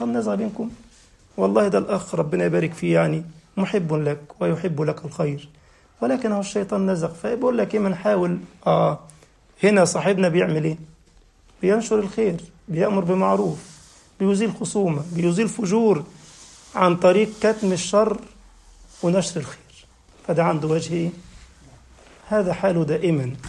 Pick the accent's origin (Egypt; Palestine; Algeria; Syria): Egypt; وعشان كده دايما أنتوا عارفين عندنا في مثل كده شائع عندنا في مصر يقول لك الكذب ملوش رجلين.